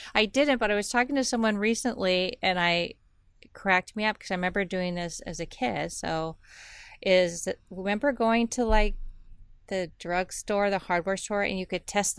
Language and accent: English; United States; I'm an American, and I feel whatever